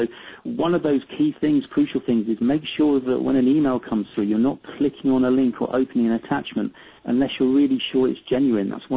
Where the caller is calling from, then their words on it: London, United Kingdom; I'm calling from London in the United Kingdom.